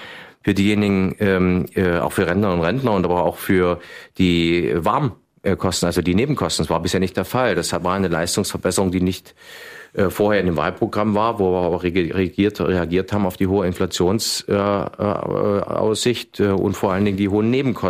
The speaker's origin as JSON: {"language": "German", "town": "Obernissa", "region": "Thuringia", "country": "Germany", "said": "ich komme hier aus Obernissa, das ist hier zwischen von Ihrem Studio und Erfurt 15 Kilometer in etwa."}